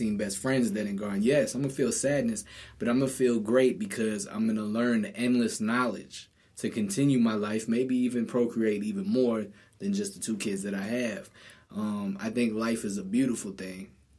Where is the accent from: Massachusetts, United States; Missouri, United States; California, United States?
Massachusetts, United States; Boston; I'm from Boston, and Kobe has been my rival for years.